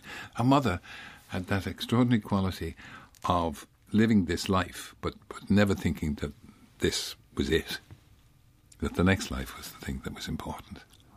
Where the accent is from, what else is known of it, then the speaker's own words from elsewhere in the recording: Ireland; We're an Irish family. Irish families are like that.